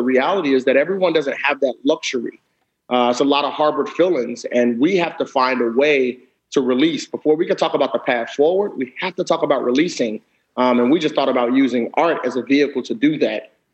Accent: Cincinnati, Ohio, United States; specifically the art organizations in the city of Cincinnati, you know, my hometown, have been really intentional

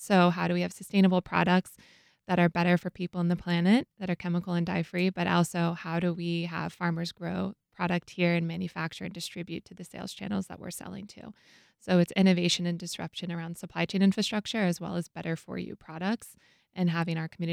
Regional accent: Jacksonville, Florida, United States; So I grew up in Jacksonville, left, worked in the textile industry. And then coming back

